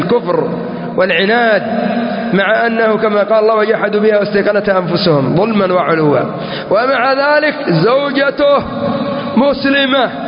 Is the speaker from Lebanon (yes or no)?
no; Yemen; كان عندنا في اليمن مركز واحد